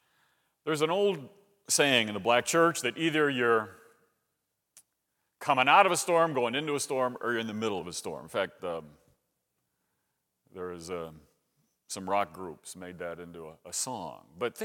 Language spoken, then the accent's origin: English; West Virginia, United States; I'm from West Virginia. You ever hear of that state?